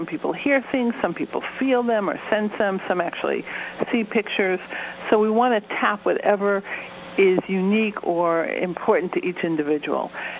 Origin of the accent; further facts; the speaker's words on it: New York, United States; although I'm from New York, so I got both coasts covered.